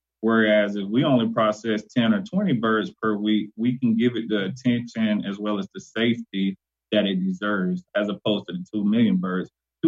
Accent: Gainesville, Florida, United States; Well, I am from Gainesville, Florida, and I'm actually was raised on a farm.

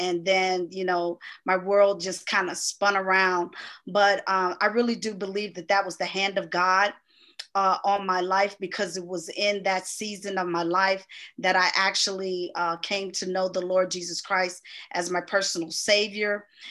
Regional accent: Chicago, Illinois, United States; and growing up in Chicago, you know, I didn't, never lived in the projects or anything like that.

